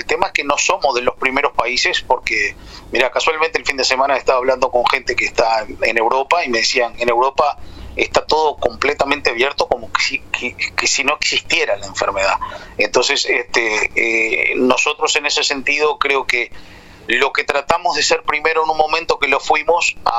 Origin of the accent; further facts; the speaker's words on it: Uruguay; Y como uruguayo, muchas veces los uruguayos preferimos nuestra playa, ¿no?